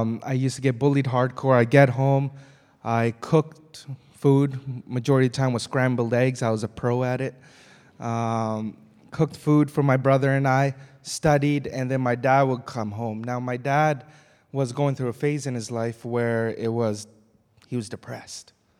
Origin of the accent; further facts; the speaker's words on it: Victoria, British Columbia, Canada; born there; also born or lived in England; So I grew up as a Sikh family, and it was all right. I was born in Victoria, lived in England, then came back to Canada.